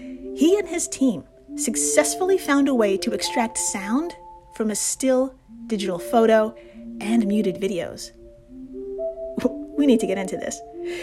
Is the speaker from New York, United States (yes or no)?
yes; New York, United States; Now, as a New Yorker, I know this is totally understandable, but in TV land, it's bizarre.